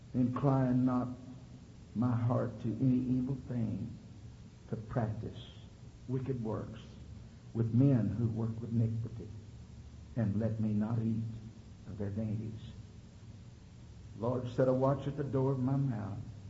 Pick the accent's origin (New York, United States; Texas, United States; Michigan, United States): Texas, United States; Houston; And I remember growing up in Houston, and there was no air conditioning at our house.